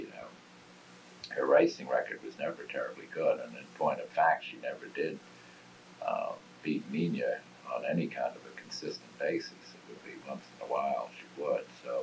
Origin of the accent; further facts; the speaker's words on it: New York City, New York, United States; born there; now in Oyster Bay, United States